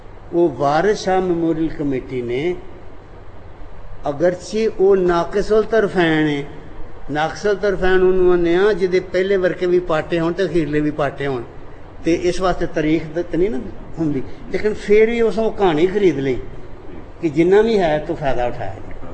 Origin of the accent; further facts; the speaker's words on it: Punjab, Pakistan; ਮੈਂ ਤਾਂ ਆਪ ਜੰਮਿਆ ਪਲਿਆ ਉਸ 'ਤੇ